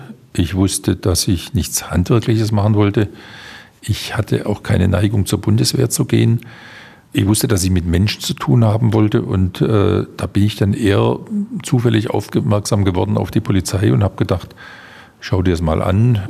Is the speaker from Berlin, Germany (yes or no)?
yes; Berlin, Germany; born there; ich bin in Ostberlin geboren, im April 62